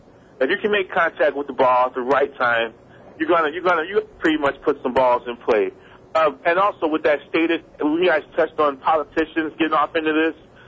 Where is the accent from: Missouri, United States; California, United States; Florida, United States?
Missouri, United States; St. Louis; moved away as an adult; now in Chicago, United States; I was born and raised in St. Louis. I have a business in Chicago. I've been living here for the last 7 years.